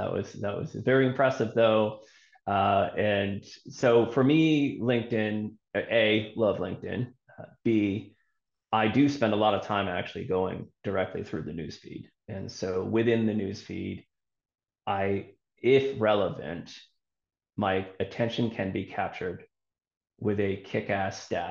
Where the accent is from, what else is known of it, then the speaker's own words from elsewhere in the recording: Massachusetts, United States; now in Carlisle, United States; I'm not living there right now. I live in a town called Carlisle, Massachusetts